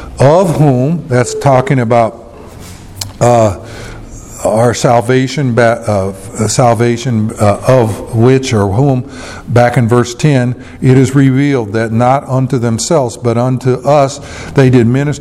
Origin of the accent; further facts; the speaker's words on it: the South, United States; I'll give you some that I grew up in down in the South.